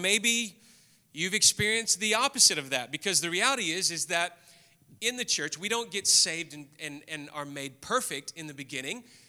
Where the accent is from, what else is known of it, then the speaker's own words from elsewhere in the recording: Memphis, Tennessee, United States; and I grew up in the States, lived in Memphis, and went to the University of Memphis in Tennessee.